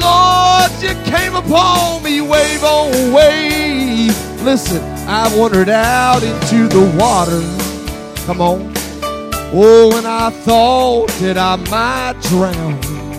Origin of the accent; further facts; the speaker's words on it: Tombstone, Arizona, United States; also born or lived in Texas; I'm from Arizona. I was born in Texas. I lived my whole life out in Tombstone, Arizona, out in the middle of the desert on the border of Mexico.